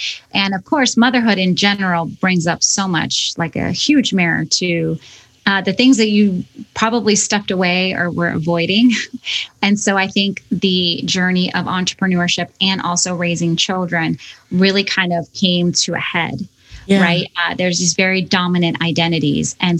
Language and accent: English; Chicago, Illinois, United States; And we're both from Chicago and we know it's like, it's a hustler kind of mentality in the agency world.